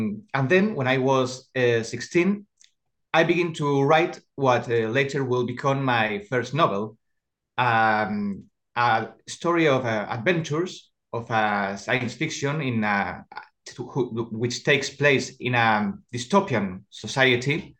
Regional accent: Estepona, Andalusia, Spain; also born or lived in Ronda; Really, I was raised in Estepona.

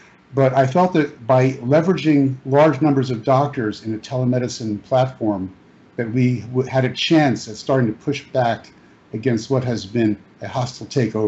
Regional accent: New York, United States; And I ended up back in my hometown in New York, and I volunteered as a nephrologist at Bellevue Hospital

